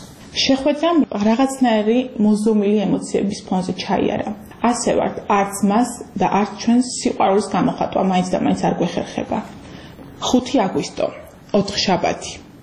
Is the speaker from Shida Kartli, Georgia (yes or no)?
no; Akhmeta, Kakheti, Georgia; born or raised there